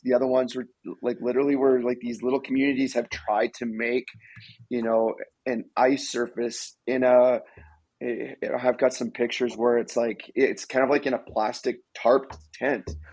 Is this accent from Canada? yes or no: yes; Canada; power skating instructor through the Can Power Skate program here in Canada. I wanted something here in my hometown